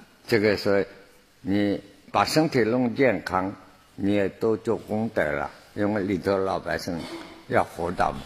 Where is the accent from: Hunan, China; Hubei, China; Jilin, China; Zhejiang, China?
Zhejiang, China; 譬如像我是江浙人、浙江人、海边的人啊